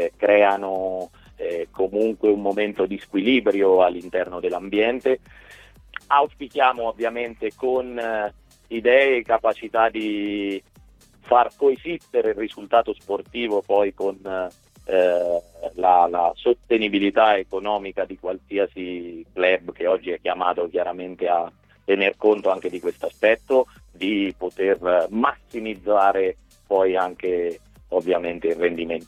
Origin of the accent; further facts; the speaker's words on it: Perugia, Umbria, Italy; essendo perugino ho vissuto esatto